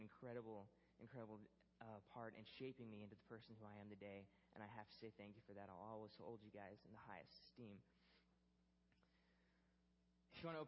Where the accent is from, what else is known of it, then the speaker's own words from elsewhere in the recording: Alaska, United States; When me and my brother were growing up in Alaska, we were so far away from any of our family